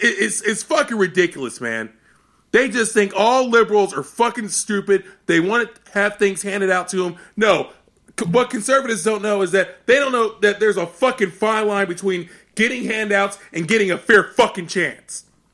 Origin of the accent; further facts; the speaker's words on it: Texas, United States; now in Seattle, United States; I'm from Texas, where it's conservative central, pretty fucking much. And I'm a liberal.